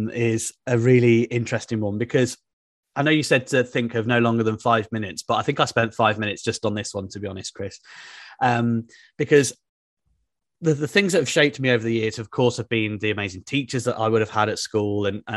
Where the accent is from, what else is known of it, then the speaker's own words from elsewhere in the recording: Birmingham, West Midlands, United Kingdom; also born or lived in Aberystwyth; I haven't always lived near the sea. In fact, I grew up in Birmingham, probably as far from the sea as you could get in the UK.